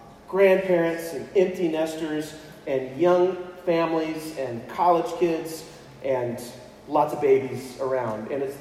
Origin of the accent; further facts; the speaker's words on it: Houston, Texas, United States; also born or lived in California; I'm California born, but I was Texas raised. I grew up in Houston, so not too far away from some of you Eastern New Mexicans.